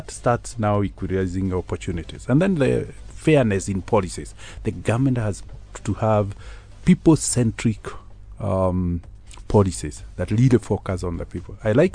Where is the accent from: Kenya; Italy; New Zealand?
Kenya; I think this is a light that each of us as a Kenyan have, but it's a light that determines our destiny.